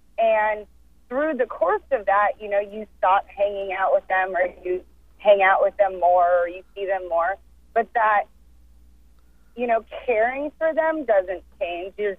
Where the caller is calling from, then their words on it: Newbury Park, California, United States; I'm calling from Newbury Park on my way to school.